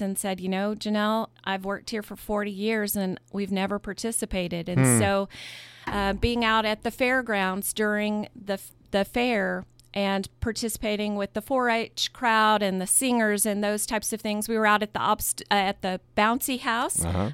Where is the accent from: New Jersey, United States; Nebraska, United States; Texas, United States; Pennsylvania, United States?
Texas, United States; Midland; accent: Texan twang; I'm from West Texas, Midland, Texas.